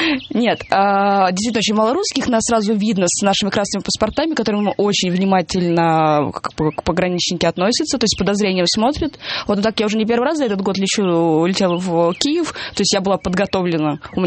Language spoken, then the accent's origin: Russian; Russia; сказала нечаянно, что я из России.